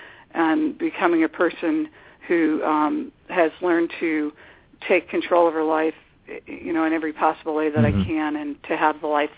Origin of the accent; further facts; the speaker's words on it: Chicago, Illinois, United States; Well, I grew up in Chicago, Illinois, on the northwest side, and I attended local schools until high school.